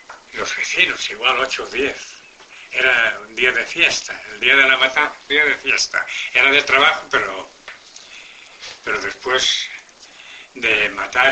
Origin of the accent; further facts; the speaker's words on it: Faedo, Asturias, Spain; Un pueblo que llaman Faedo.